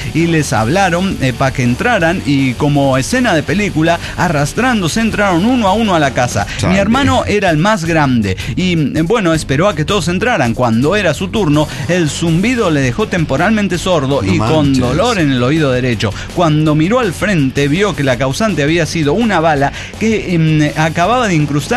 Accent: Bolivia; Del lado boliviano, vio, más siendo boliviano.

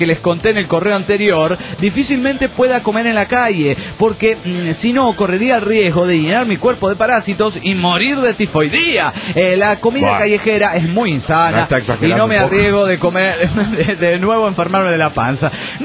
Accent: Villahermosa, Tabasco, Mexico; de Villahermosa, Tabasco, México.

